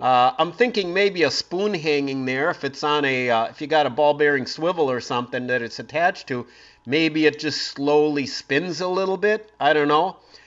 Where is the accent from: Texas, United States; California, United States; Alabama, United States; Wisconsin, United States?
Wisconsin, United States; Green Bay; You know I grew up in Green Bay, of course, and graduated in 76 from Green Bay Preble up there, but I grew up reading Dave Otto in the Green Bay Press Gazette.